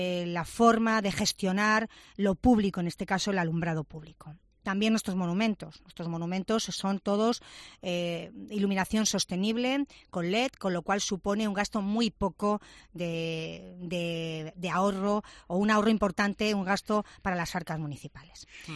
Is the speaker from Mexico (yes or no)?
no; Toledo, Castilla-La Mancha, Spain; para los que somos de Toledo, la Virgen del Sagrario es nuestra patrona